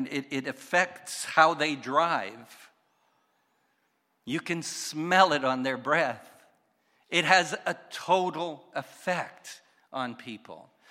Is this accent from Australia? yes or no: no; Montreal, Quebec, Canada; I come from Montreal. We drive a little bit differently.